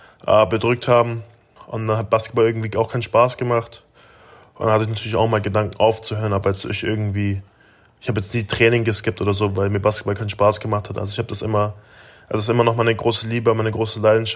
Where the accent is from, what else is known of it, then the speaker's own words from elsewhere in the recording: Germany; accent: German; Nee, ich bin sozusagen der Deutsche. Meine Teammates sind aber voll nett. Die machen natürlich immer meinen deutschen Akzent machen sich ein bisschen über meinen deutschen Akzent lustig